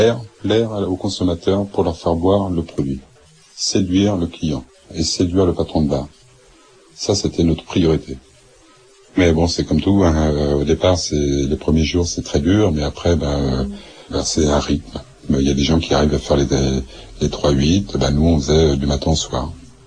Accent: L'Haÿ-les-Roses, Île-de-France, France; Je suis né à Fontenay-aux-Roses dans le 92, mais j'ai grandi à L'Haÿ-les-Roses dans le 94. J'ai grandi au milieu d'une cité, dans un HLM, un F3.

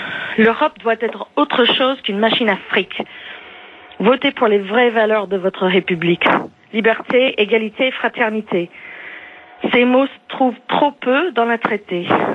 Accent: United States; French is a second language; moved away as an adult; now in France; Je suis une Américaine résidente depuis 12 ans dans votre bel pays.

